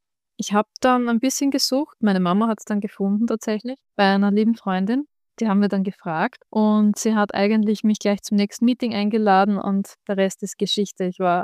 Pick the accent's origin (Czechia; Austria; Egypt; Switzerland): Austria; Styria; Ich bin aus der Südsteiermark